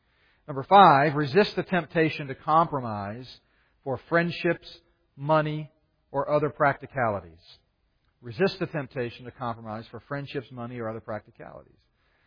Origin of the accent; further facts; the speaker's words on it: Texas, United States; I said, "Listen, I'm from Texas, you know.